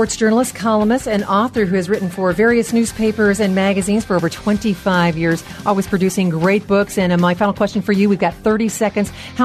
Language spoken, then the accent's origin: English; Great Falls, Montana, United States; He spent time in my hometown of Great Falls, Montana